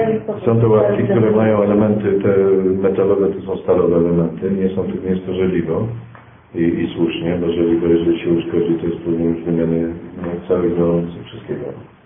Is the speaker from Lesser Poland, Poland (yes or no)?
yes; Kraków, Lesser Poland, Poland; natomiast ja też jestem facetem z Krakowa